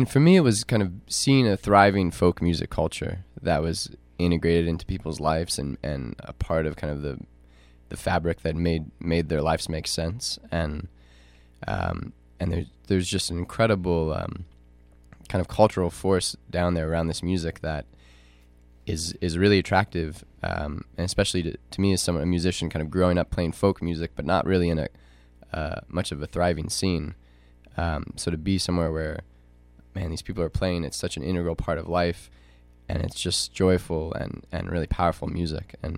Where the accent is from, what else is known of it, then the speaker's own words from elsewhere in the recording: Columbia, Missouri, United States; I sure am. I'm from Columbia, Missouri